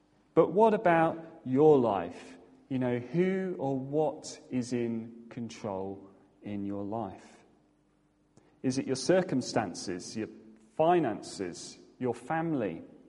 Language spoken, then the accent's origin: English; South East England, United Kingdom; I'm from the New Forest